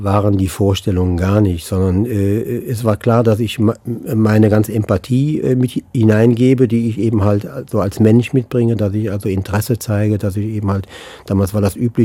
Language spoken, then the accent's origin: German; Neuss, North Rhine-Westphalia, Germany; die Jugendpflege in meiner Heimatstadt Neuss